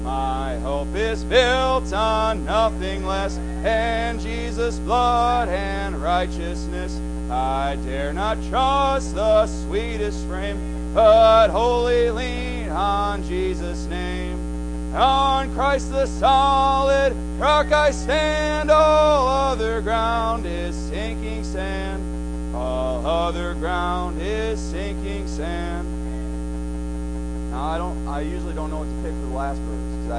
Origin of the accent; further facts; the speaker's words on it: Wisconsin, United States; This is the barn I worked in growing up in Wisconsin. I grew up on a dairy farm